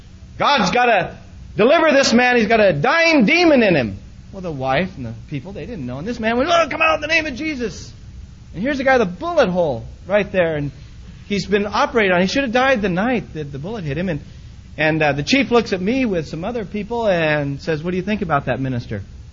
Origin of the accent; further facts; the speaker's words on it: Applegate, Oregon, United States; I'm from Oregon. I said, where? I said, Applegate.